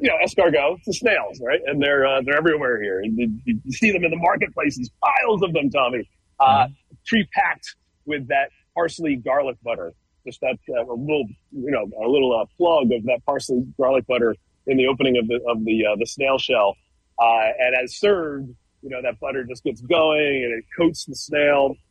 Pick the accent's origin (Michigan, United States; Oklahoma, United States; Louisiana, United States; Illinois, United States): Louisiana, United States; Cajun Bites? I'm from Louisiana. Do you know about Cajun culture? Do you know what this is?